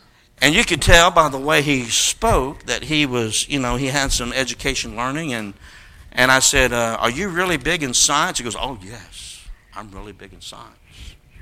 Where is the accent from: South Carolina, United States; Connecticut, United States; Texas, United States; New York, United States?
Texas, United States; White Settlement; You see, when I grew up in White Settlement, Texas, we were chicken farmers.